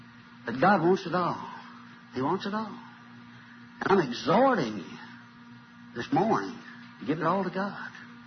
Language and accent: English; Talladega, Alabama, United States; right here in Talladega, which in Alabama, which is my hometown.